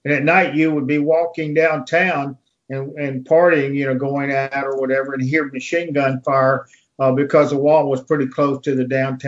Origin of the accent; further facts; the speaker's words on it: Austin, Texas, United States; over the years in Texas, growing up in Austin, we've always had northers.